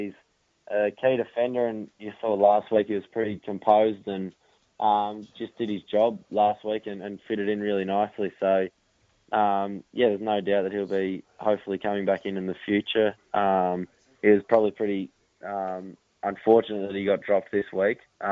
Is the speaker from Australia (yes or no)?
yes; Melbourne, Victoria, Australia; I grew up in Melbourne